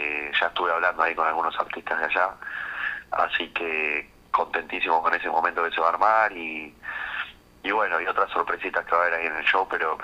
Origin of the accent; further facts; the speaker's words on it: Rosario, Santa Fe, Argentina; me crié ahí en Rosario